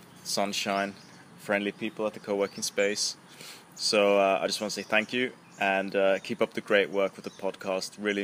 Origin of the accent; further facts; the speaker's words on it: Austria; now in Koh Lanta, Thailand; I'm from Austria, and I'm currently living on Koh Lanta in the south of Thailand.